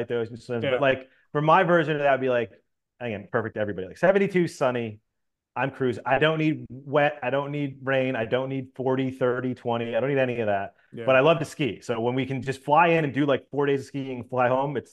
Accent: Northeast, United States; because we live in Florida, I grew up in the Northeast.

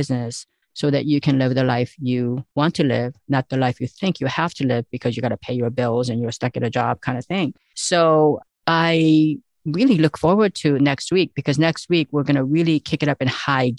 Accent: South Korea; English is a second language; I have been reading when I was growing up in South Korea. I read a lot because that's how I saw the world. You're living on a tiny island.

